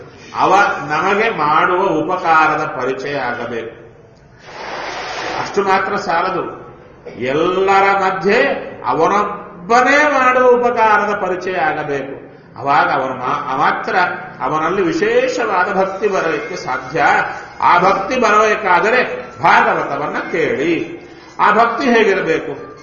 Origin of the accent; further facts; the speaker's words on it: Kurnool, Andhra Pradesh, India; ನಮ್ಮ ಊರು ಕರ್ನೂಲು ಅಂತ. ಕರ್ನೂಲು ಅಂದ್ರೆ ಮಂತ್ರಾಲಯ ಪಕ್ಕ.